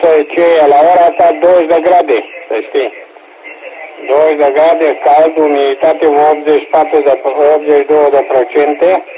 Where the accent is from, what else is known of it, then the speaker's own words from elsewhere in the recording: Fetești, Ialomița County, Romania; Vorba e că am născut, am crescut în Fetești, dar eu la Movila n-am fost până acum.